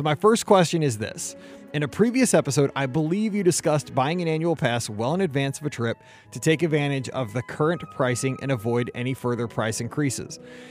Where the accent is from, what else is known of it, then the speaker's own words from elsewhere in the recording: Australia; Being that we're from Australia, traveling to Orlando in the U.S. is a big expense